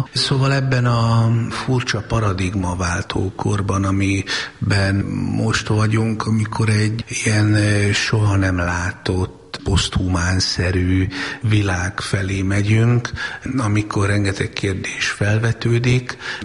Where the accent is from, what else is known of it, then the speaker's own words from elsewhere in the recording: Szolnok, Jász-Nagykun-Szolnok, Hungary; én szolnoki vagyok